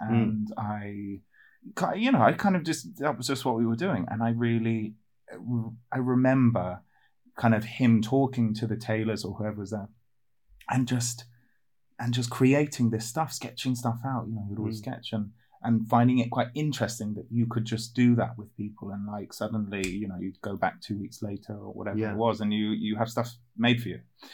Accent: Hong Kong; born there; I was born in Hong Kong.

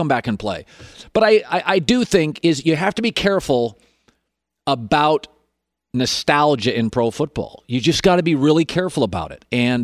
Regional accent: Seattle, Washington, United States; I'm from Seattle. Like we had a baseball team, we lost it.

